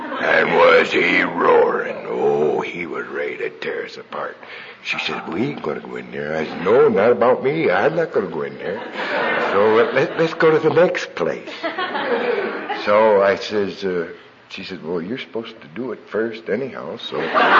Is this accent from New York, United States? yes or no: no; Las Vegas, Nevada, United States; I come from Las Vegas, as you all know.